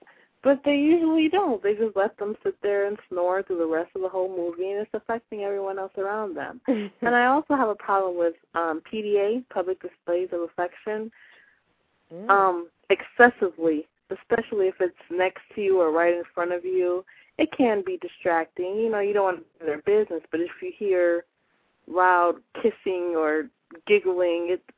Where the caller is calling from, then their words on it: Cleveland, Ohio, United States; I'm calling from Cleveland, Ohio.